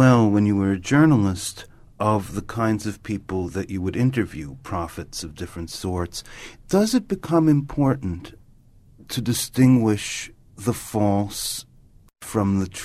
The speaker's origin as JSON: {"language": "English", "region": "New York", "country": "United States", "lives_now": "California, United States", "said": "I'm from New York."}